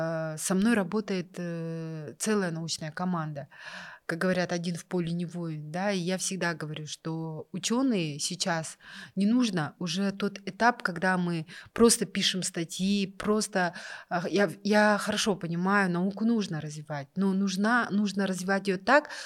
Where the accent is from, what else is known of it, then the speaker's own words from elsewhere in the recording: Kazakhstan; Мы, казахи, мы вообще не про кофе.